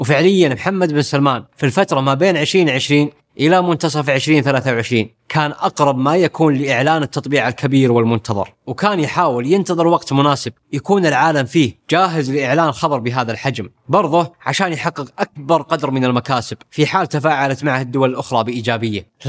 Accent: Saudi Arabia; فجأة حنا كسعوديين صرنا نشوف

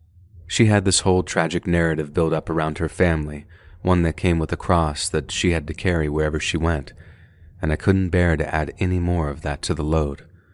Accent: Widnes, North West England, United Kingdom; I'm from Widnes in northwestern England

